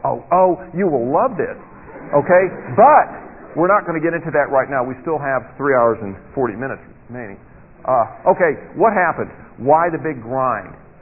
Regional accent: California, United States; Okay, but I'm from California, so I can do weird things.

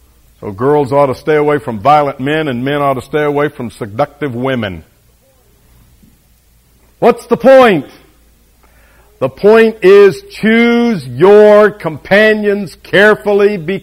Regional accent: Florida, United States; I don't know a lot about alligators because I'm from the Florida Panhandle

